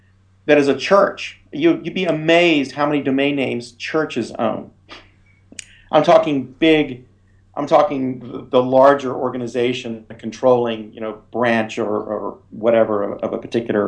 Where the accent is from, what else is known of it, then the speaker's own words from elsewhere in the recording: United States; now in Ireland; as you can tell, I'm American, not Irish, even though I live here.